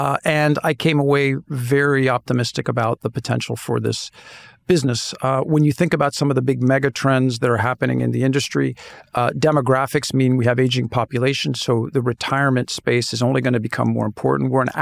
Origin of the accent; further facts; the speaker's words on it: United States; accent: American; first language English; French is my most comfortable language after English, or sadly American when you hear my accent.